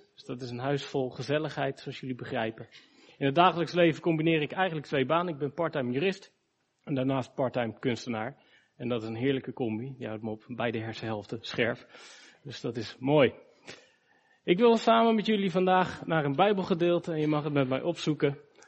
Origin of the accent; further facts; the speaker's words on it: Gouda, South Holland, Netherlands; Ik kom uit Gouda.